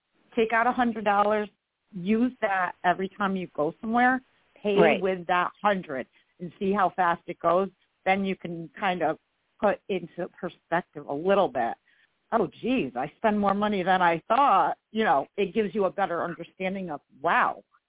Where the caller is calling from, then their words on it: New York, United States; I'm in the great state of New York.